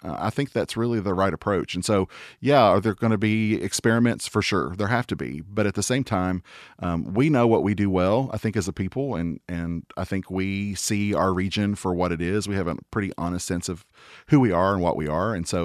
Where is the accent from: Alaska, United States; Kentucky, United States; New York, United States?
Kentucky, United States; where I grew up in Lawrence County.